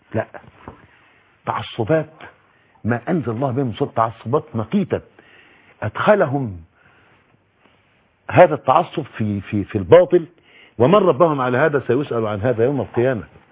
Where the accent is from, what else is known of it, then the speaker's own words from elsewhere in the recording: Shibin El Kom, Monufia Governorate, Egypt; born there; فمرة دعيت الى بلدي مسقط رأسي. أنا ولدت هناك في شبين الكوم.